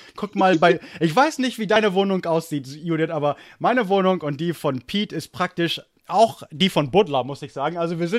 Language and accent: German; Germany; born or raised there; also born or lived in United States